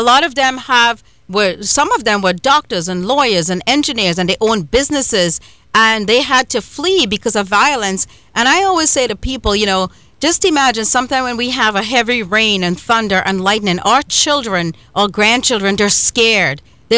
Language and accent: English; Trinidad & Tobago; I always say that I'm from, you know, the Caribbean. I'm from Trinidad and Tobago.